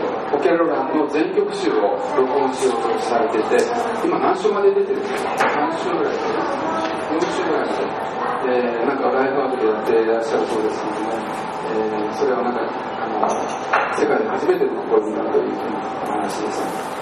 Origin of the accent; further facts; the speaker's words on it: Ube, Yamaguchi, Japan; 私は実は宇部からやってきたんですけど、山口県の宇部の出身なんですけど